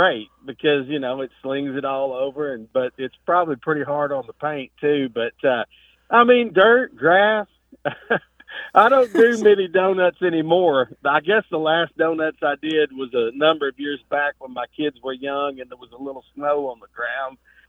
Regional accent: Kentucky, United States; Quick backstory, growing up in the South, learning how to drive and having fun, spinning the car around in the gravel or out in the field.

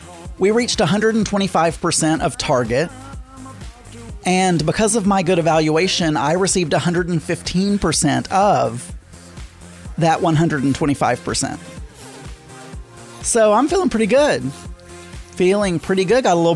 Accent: the South, United States; accent: hillbilly Southern; especially not with my hillbilly Southern accent.

